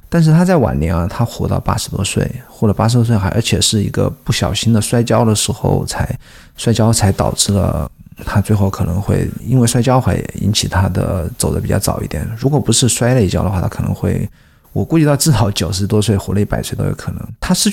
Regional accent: Wuhan, Hubei, China; 我是武汉人啊

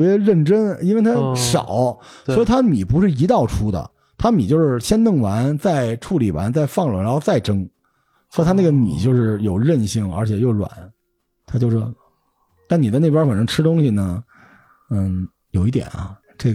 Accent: Beijing, China; 您忘了别人说咱们北京人天天吃烤鸭这事儿了？

